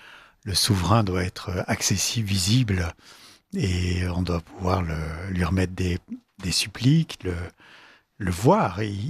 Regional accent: Toulouse, Occitanie, France; now in Versailles, France; Je suis Toulousain, oui. Mais j'ai aimé Versailles assez jeune.

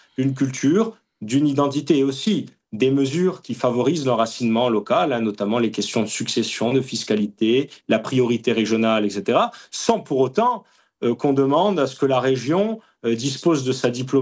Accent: La Trinité-sur-Mer, Brittany, France; Je suis bretonne. C'est une part essentielle de ma vie, mon village, la Trinité-sur-Mer.

